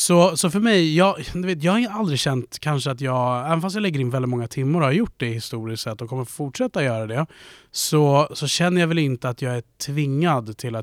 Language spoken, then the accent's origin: Swedish; Örebro, Örebro County, Sweden; now in Stockholm, Sweden; Jag är från Örebro från början, så jag är ju på hemmaplan nu egentligen. Men de senaste 8 åren nere har spenderats i Stockholm.